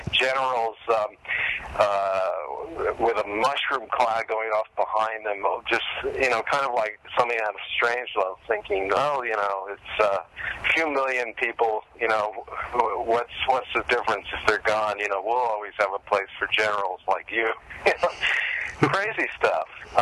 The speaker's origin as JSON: {"language": "English", "region": "Connecticut", "country": "United States", "tie": "born or raised there", "said": "I mean, I unfortunately where I was growing up in Connecticut experienced something that was kind of like a combination of West Side Story and The Warriors"}